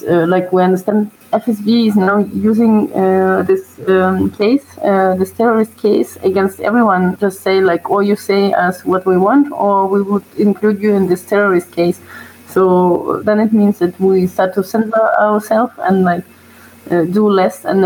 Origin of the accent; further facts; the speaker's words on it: Murmansk, Murmansk Oblast, Russia; English is a second language; moved away as an adult; now in Germany; I'm from Murmansk, Russia, but now I'm living in Germany